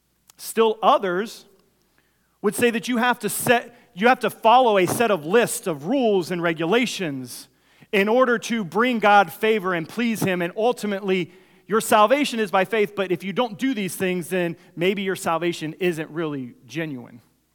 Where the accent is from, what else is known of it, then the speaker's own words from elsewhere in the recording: Panama; I remember growing up in Panama as a missionary kid, and Panama is a very religious country.